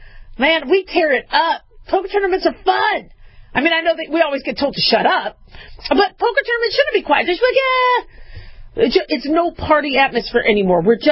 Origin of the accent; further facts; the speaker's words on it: Las Vegas, Nevada, United States; I grew up in Vegas when we had 99-cent shrimp cocktail, 99-cent prime rib or whatever.